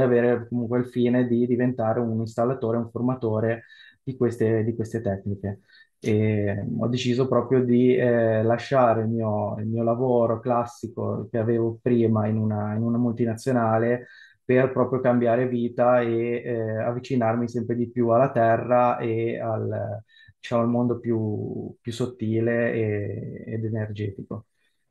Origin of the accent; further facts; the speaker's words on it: Genoa, Liguria, Italy; born there; Io sono nato nel 1992 e sono nato a Genova